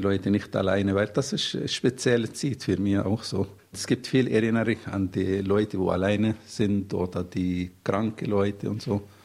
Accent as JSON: {"language": "German", "country": "Palestine", "said": "So, ich kann so auf diese Art und Weise so Projekte in meiner Heimat unterstützen."}